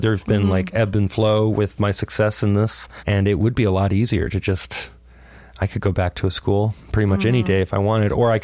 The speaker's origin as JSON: {"language": "English", "town": "Indialantic", "region": "Florida", "country": "United States", "tie": "born or raised there", "said": "This is in Indian Atlantic, Florida, which is near Melbourne"}